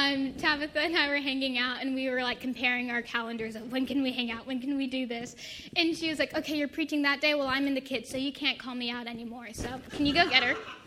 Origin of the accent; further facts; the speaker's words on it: Buena Park, California, United States; And so I've lived in Orange County my whole life. I grew up in Buena Park near Knott's Berry Farm.